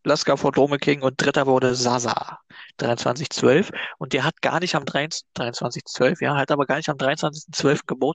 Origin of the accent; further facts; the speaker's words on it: Fredersdorf, Brandenburg, Germany; also born or lived in Berlin; In Brandenburg. Direkt neben Berlin. Ich habe zuletzt auch in Berlin gewohnt, bin aber wieder zu meinen Eltern gezogen, kurzfristig.